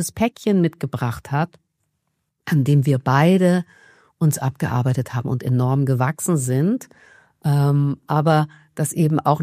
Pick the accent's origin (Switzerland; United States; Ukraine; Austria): Austria; Vienna; Ich komme ja aus Wien.